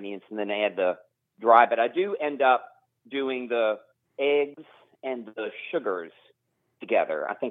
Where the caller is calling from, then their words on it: Huddleston, Virginia, United States; I'm calling from Huddleston, Virginia.